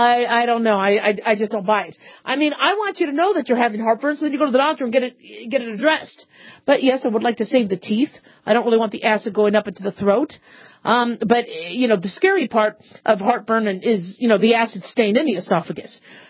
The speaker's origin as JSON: {"language": "English", "town": "Phoenix", "region": "Arizona", "country": "United States", "tie": "born or raised there", "said": "I grew up in Phoenix, but Phoenix still had a little bit more moisture than Southern Nevada."}